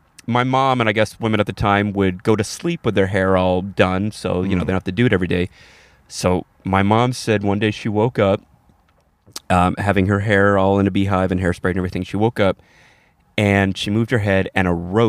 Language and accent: English; Florida, United States; I grew up in Florida, man.